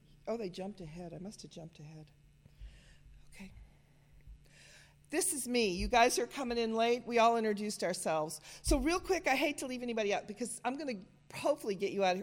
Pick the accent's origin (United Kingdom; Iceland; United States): United States; Charleston, South Carolina; born there; I was born in Charleston. My dad was in the Navy. I was born at the Charleston Naval Station right after World War II.